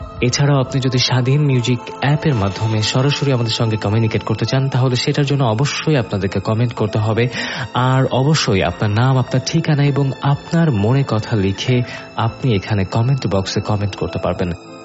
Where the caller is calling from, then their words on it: Dighalia, Khulna Division, Bangladesh; আমি খুলনার দিঘুলিয়া থানা থেকে বলছি।